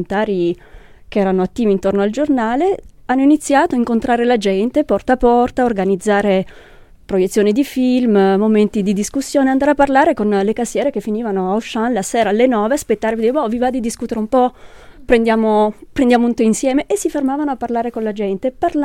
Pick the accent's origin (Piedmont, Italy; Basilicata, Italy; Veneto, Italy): Piedmont, Italy; Valle Orco; se penso a Valle Orco, da dove vengo io